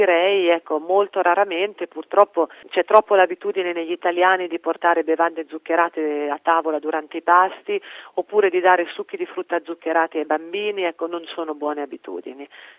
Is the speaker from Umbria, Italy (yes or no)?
yes; Umbria, Italy; Io penso agli umbri, visto che di origine sono umbra